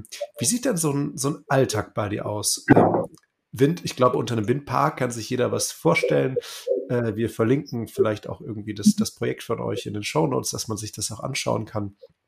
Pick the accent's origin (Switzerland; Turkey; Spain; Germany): Germany; Uedem, North Rhine-Westphalia; Ich komme ja aus Uede